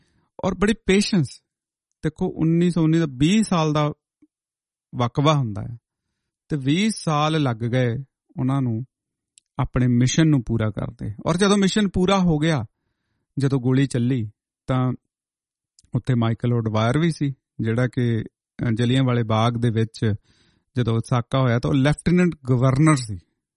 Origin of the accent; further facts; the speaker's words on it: Punjab, India; ਕਿਉਂਕਿ ਸਾਡੇ ਪੰਜਾਬ ਦੇ ਵਿੱਚ ਜਿੱਥੇ ਅਸੀਂ ਜੰਮੇ ਪਲੇ ਹਾਂ ਨਾ, ਮੈਨੂੰ ਨਹੀਂ ਲੱਗਦਾ, ਮਤਲਬ ਉੱਥੇ ਲੱਖਾਂ ਹੀ ਸ਼ਹੀਦ ਹੋਣਗੇ